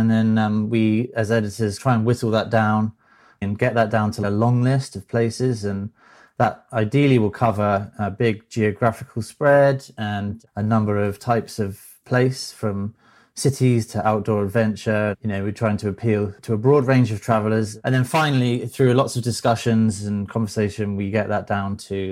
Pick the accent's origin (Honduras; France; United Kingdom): United Kingdom; now in United States; based in Southern California. And as you can tell, I'm a Brit